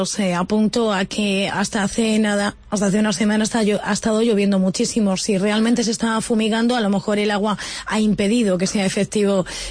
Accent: Talavera de la Reina, Castilla-La Mancha, Spain; esos mosquitos, los que somos de Talavera los conocemos perfectamente

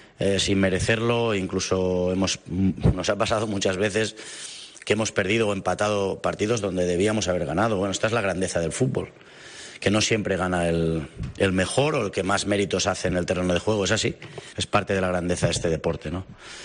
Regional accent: Terrassa, Catalonia, Spain; de hecho somos los dos de Terrassa, ¿no?

